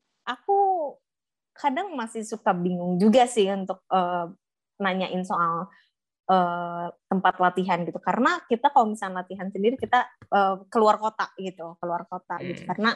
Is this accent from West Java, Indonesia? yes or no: yes; Bandung, West Java, Indonesia; first time aku juga untuk balap di kota Bandung ya, kayak this is my city gitu